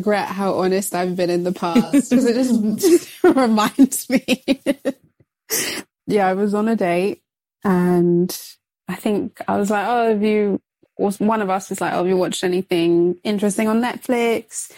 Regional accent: London, United Kingdom; I'm from London.

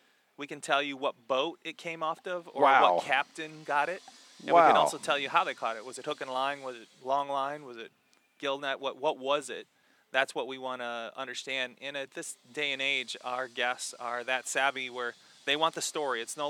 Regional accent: Michigan, United States; And we grew up in Michigan, so I'm a farm boy from Michigan through and through.

